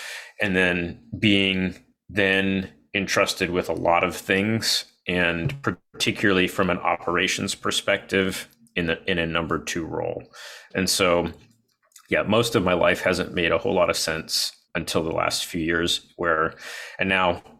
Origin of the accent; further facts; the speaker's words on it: Florida, United States; also born or lived in Midwest; I grew up in the Midwest. Well, I was born in the Midwest and grew up in Florida.